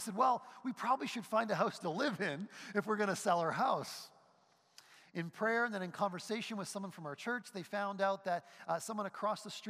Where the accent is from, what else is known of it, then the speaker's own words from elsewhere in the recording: New Brunswick, Canada; You know, I'm from New Brunswick. I'm from the East Coast.